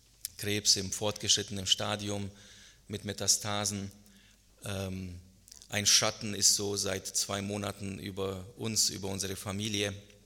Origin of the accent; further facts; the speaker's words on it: Munich, Bavaria, Germany; dass ich in München aufgewachsen bin, dass München meine Heimat ist, auch wenn ich jetzt in Hessen lebe und arbeite